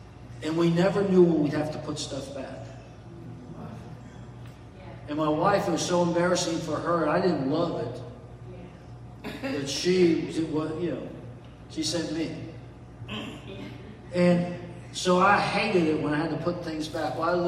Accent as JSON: {"language": "English", "town": "New York City", "region": "New York", "country": "United States", "tie": "born or raised there", "said": "My excuse on everything is I grew up in New York. I'm not rude, I'm a New Yorker. I'm not impatient, I just grew up in New York."}